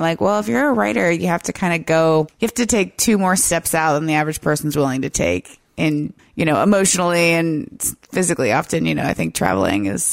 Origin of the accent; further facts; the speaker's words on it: United States; And it's really hard to read as an American.